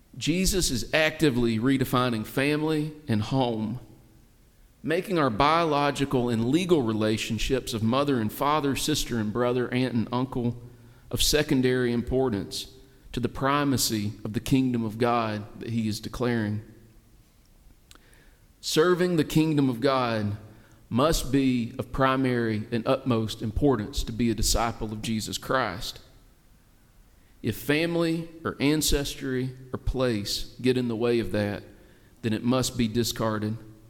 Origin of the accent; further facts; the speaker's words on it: South Appalachia, United States; I grew up in South Appalachia with a Japanese grandmother.